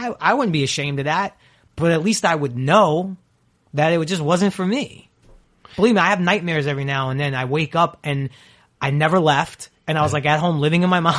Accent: Brooklyn, New York, United States; I just always knew growing up in Brooklyn, and I loved growing up in Brooklyn. It was the greatest place to grow up.

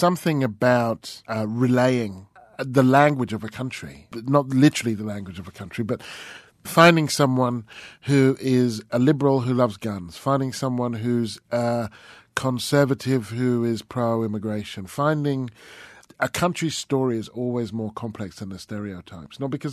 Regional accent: United Kingdom; Growing up black in Britain, as my parents are from Barbados and I was born in Britain

